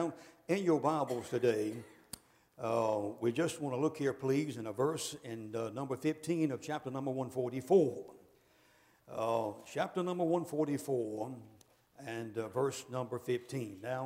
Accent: North Carolina, United States; we're from North Carolina.

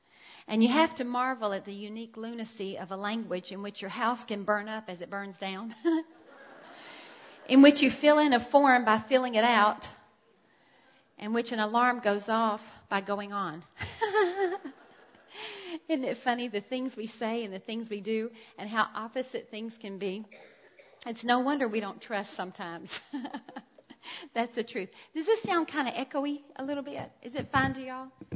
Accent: Hammond, Indiana, United States; That's the other lady that's from Hammond, Indiana. We have to stick together.

